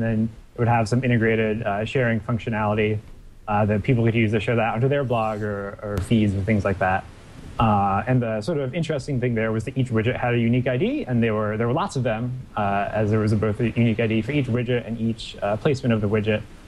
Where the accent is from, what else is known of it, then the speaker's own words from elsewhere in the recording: New England, United States; Well, I grew up in New England, so this is actually kind of nice for me.